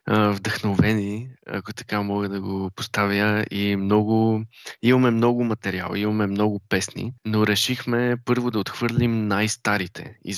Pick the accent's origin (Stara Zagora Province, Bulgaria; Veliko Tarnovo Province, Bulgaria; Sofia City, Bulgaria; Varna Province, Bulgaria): Sofia City, Bulgaria; Sofia; Ами, ние сме четворка от София.